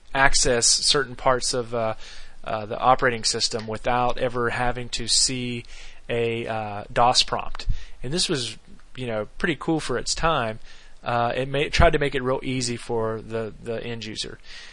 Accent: Myrtle Beach, South Carolina, United States; You know, where I was living, I grew up in Myrtle Beach, there were no computer game stores locally.

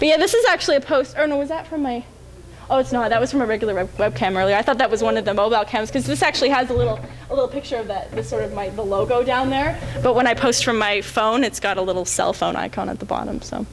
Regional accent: Toronto, Ontario, Canada

